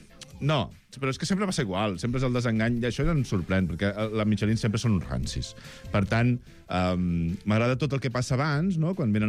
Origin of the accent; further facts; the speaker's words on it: Catalonia, Spain; Sóc de Sants.